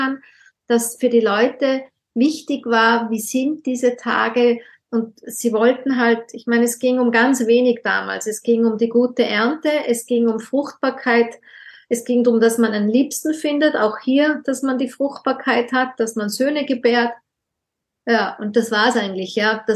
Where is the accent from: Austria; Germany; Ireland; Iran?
Austria; Tyrol; Zum Beispiel bei uns in Tirol gab's, jetzt tut das keiner mehr